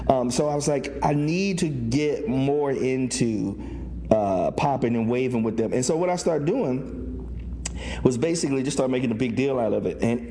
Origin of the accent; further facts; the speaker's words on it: Cincinnati, Ohio, United States; Like, even growing up in Cincinnati, Ohio, we had groups that we would battle, and we knew them by name.